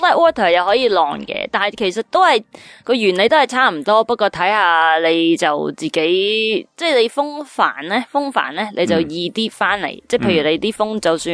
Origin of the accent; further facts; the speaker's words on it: Cheung Chau, Islands, Hong Kong; 因为我本身系长洲人嚟嘅，